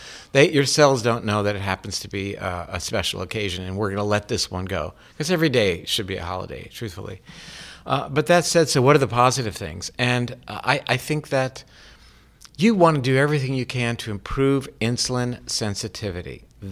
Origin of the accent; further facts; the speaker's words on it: Florida, United States; there's a hanging chad here, and I'm from Florida.